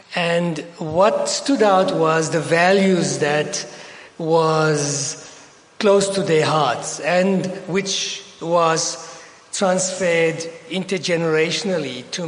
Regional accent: South Africa; I realized I'm not Indian. I have biologically inherited the genes, but socially, culturally, I am not Indian. Actually, I felt out of place in India. And I realized I'm South African

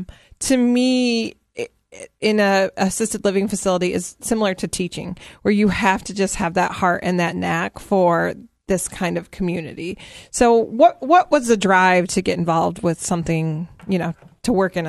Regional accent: Michigan, United States; I'm from Michigan, and I would not want to retire in Michigan

